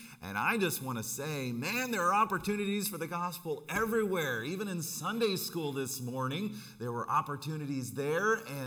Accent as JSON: {"language": "English", "region": "New Jersey", "country": "United States", "tie": "born or raised there", "said": "Even though I grew up in Jersey, my wife grew up in Illinois, we've been in Wisconsin for the last 20 years."}